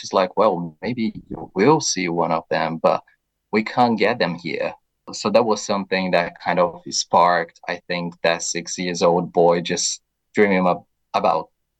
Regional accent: Brazil; moved away; also born or lived in London; Yeah, so I was born and bred in Brazil. And some people, they do say that I don't sound fully Brazilian, but I think that's because I've moved to London.

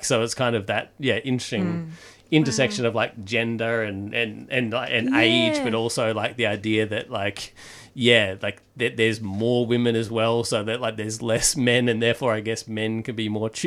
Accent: Perth, Western Australia, Australia; now in Melbourne, Australia; So I'm from Perth originally, which is, anyone knows, more socially conservative than Melbourne. I now play ice hockey in Melbourne

